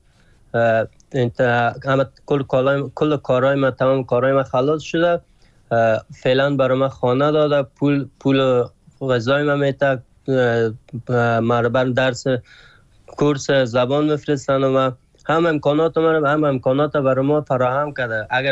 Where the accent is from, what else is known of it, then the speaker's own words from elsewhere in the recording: Afghanistan; moved away; تازه چند وقت میشه از ترکیه آمدم این طرف، از افغانستان مدت 6 سال میشه بر آمدیم.